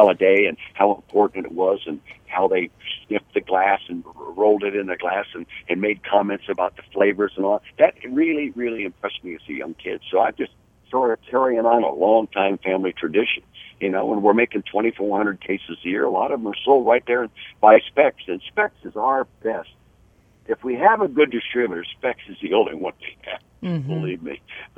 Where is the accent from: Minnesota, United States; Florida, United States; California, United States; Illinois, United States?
California, United States; Calistoga; I grew up in Calistoga at the north end of Napa Valley.